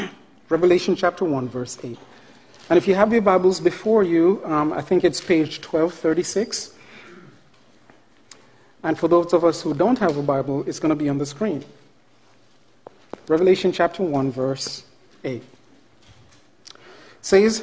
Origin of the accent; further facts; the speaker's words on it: Jamaica; when I was growing up in Jamaica, I was given certain nicknames